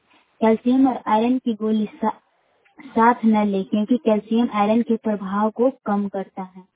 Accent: Aurangabad, Bihar, India; मैं भारत पंचायत के रहने वाली हूँ, औरंगाबाद के निवासी हूँ।

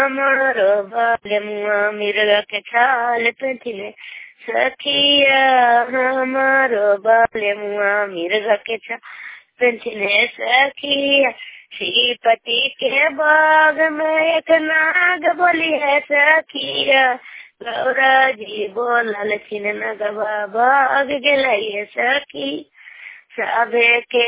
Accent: Sherpur, Bihar, India; मैं एक शेरपुर के रहने वाली हूँ और नालंदा जिला के

